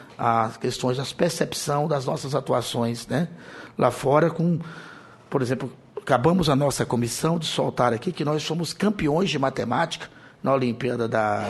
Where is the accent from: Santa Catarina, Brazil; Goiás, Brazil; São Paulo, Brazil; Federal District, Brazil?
Federal District, Brazil; principalmente nós que somos do Distrito Federal